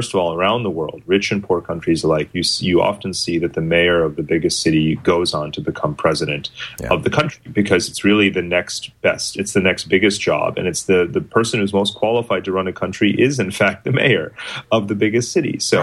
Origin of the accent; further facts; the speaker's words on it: New York City, New York, United States; I'm from New York City.